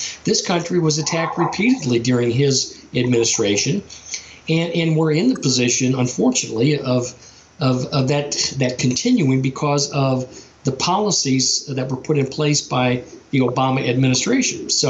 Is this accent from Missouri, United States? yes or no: yes; St. Louis, Missouri, United States; but I'm from originally from the St. Louis area.